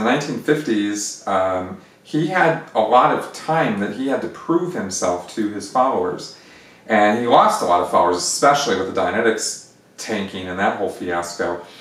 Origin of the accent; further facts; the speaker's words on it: Pasadena, California, United States; he had a mansion, a very large house, about 5 minutes from where I grew up in Pasadena.